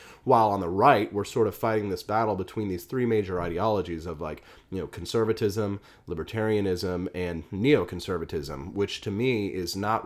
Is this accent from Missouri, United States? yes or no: yes; Missouri, United States; now in Washington, United States; You know, there's one thing that I learned being living on the East Coast for the last decade after growing up in Missouri